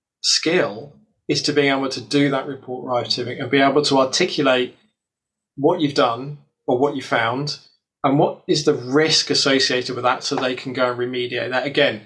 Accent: United Kingdom; Vegas as a British man who is sitting here at the moment in hoodie because I'm cold and it's middle of June.

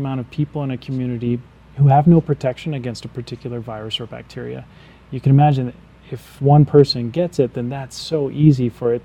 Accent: Florida, United States; So I'm originally from Florida.

